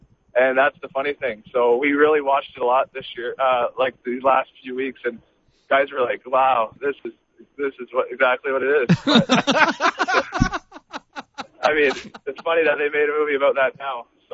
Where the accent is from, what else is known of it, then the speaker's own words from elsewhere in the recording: Toronto, Ontario, Canada; I grew up in Toronto, and I came from a good organization in Windsor.